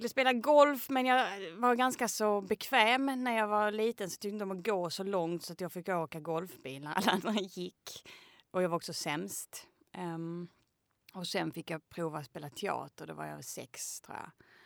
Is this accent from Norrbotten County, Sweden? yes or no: no; Mölle, Skåne, Sweden; jag är uppvuxen i Mölle.